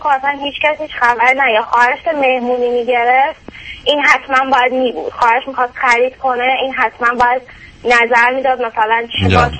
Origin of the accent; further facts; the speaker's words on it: Iran; moved away as an adult; الان 5 سال تقریبا هست که از ایران اومدیم.